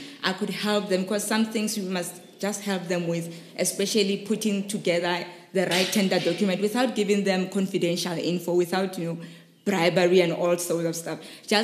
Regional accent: Rustenburg, North West, South Africa; because I'm from Rustenburg, so I built up on that experience.

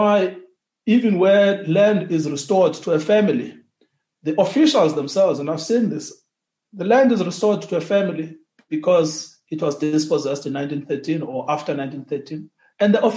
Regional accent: Eastern Cape, South Africa; And I grew up in the Transkei.

